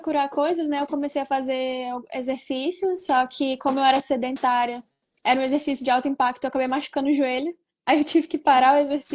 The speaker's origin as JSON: {"language": "Portuguese", "town": "Brasília", "region": "Federal District", "country": "Brazil", "said": "sou daqui de Brasília. Eu tenho 26 anos, sou arquiteta e urbanista e eu formei aqui na UNB."}